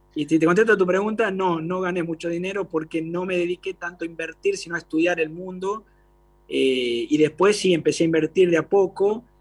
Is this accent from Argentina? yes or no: yes; Tucumán, Argentina; Mi Instagram personal es … porque soy de Tucumán.